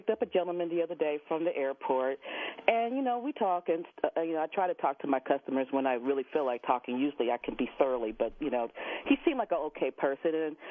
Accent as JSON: {"language": "English", "country": "United States", "said": "they're shocked for, one thing, that I'm an American, and I speak English"}